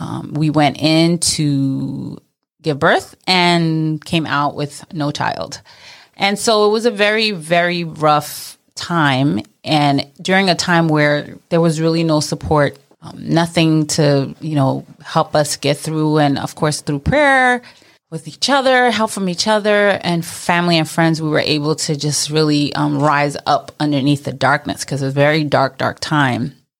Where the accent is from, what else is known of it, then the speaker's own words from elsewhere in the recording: New York City, New York, United States; I'm Mrs. New York American 2020, and I am a Brooklyn girl. Born and raised in Brooklyn, and specifically Flatbush.